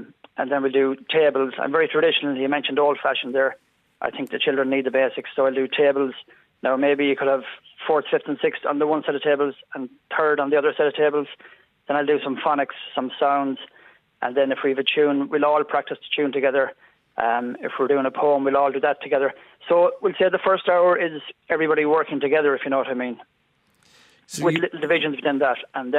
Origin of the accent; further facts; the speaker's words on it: Castlebar, Connacht, Ireland; From Castlebar originally.